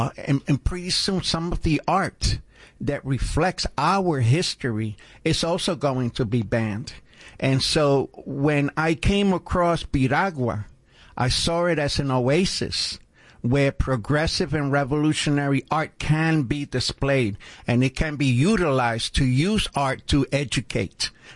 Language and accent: English; New York, United States; But I'm Boricua. I'm from Loisaida. I was born and raised in Loisaida. I did my gang banging in Loisaida. I was recruited into the Young Lords in Loisaida.